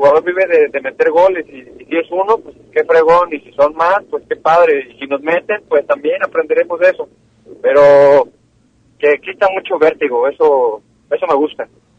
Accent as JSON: {"language": "Spanish", "country": "Mexico", "said": "pues uno como mexicano dice, bueno, pues por ser mexicano, ¿no? Por ser mexicano, nada."}